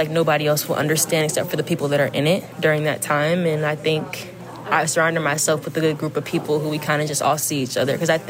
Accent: Alexandria, Virginia, United States; Alexandria, Virginia.

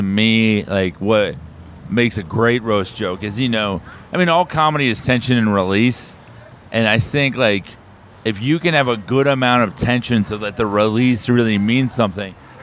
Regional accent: New York, United States; No, I'm a New Yorker.

